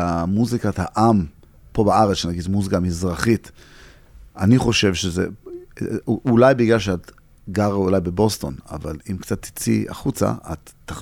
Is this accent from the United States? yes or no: yes; United States; גדלתי בארצות הברית, אבא שלי צעק עליי בעברית כל החיים שלי, אז למדתי עברית, גם הייתי בבית ספר יהודי